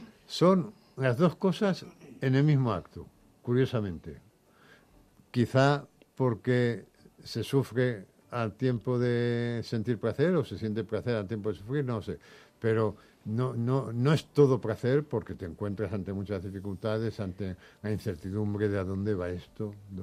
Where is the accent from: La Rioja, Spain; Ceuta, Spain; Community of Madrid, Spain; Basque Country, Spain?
Community of Madrid, Spain; Madrid; also born or lived in Valencia; Yo volví a Valencia muy mayor porque mi vida se dividía entre antes y después de Valencia. Porque claro, al venir a Madrid